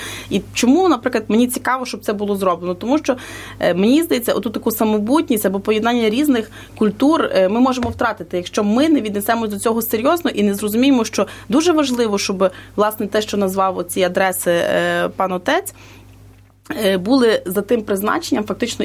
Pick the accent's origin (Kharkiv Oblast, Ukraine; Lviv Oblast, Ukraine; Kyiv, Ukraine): Lviv Oblast, Ukraine; Lviv; але ми всі львів'яни